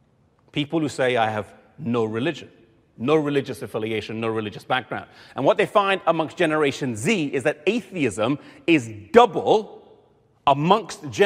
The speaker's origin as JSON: {"language": "English", "region": "England", "country": "United Kingdom", "said": "As he introduced, I'm from England, and we flew over here last Thursday"}